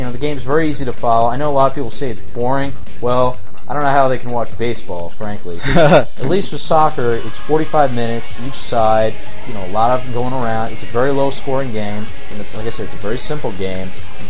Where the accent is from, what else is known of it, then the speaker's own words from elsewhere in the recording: United States; as being as an American, your anti-French feelings immediately kick in.